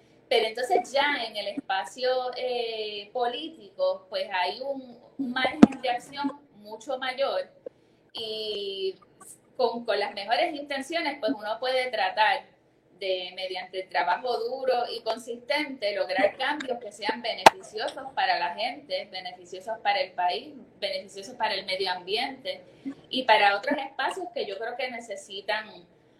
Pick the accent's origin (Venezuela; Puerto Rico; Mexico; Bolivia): Puerto Rico; Caguas; also born or lived in Humacao; de Caguas. Yo vivía con mi mamá, pues mis papás se habían divorciado. Y entonces pues me crié en Caguas como hasta los 18 o 19 años, que entonces entré a la Universidad de Puerto Rico, recinto de Río Piedras, y me quedé entonces más o menos por el área metropolitana hasta el 98